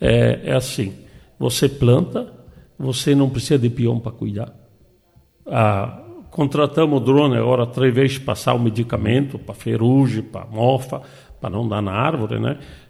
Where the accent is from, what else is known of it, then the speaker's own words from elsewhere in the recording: Palmitos, Santa Catarina, Brazil; born there; eu fui prefeito, ex-prefeito de Palmito, nasci em Palmitos e quero morrer em Palmitos